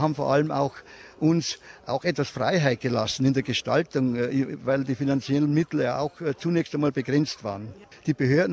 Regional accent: Kundratice, Czechia; Ich stamme aus dieser Region, nicht nur aus dieser Region, sondern auch aus dieser Pfarrei. Ich bin hier in der Pfarrei geboren, in Kundratice

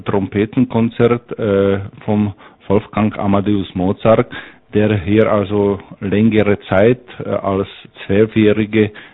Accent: Olomouc, Olomouc Region, Czechia; German is a second language; Ich komme aus Olomouc, Olmütz.

